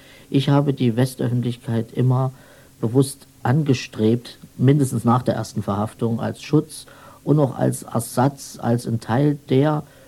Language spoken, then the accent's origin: German; Jena, Thuringia, Germany; born there; Ich bin in Thüringen geboren, in einer kleineren Stadt, Jena, na so klein ist sie auch nicht.